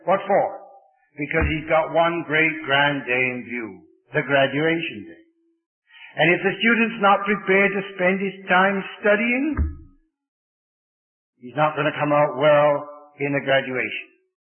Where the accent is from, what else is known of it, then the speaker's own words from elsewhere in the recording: England, United Kingdom; Now, I come from England